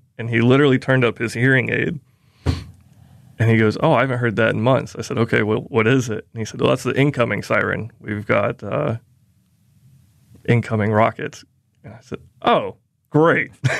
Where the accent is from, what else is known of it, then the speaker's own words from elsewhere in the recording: Biloxi, Mississippi, United States; Biloxi, Mississippi, where I spent first through ninth grade. And I said, that's 7 months back in my hometown.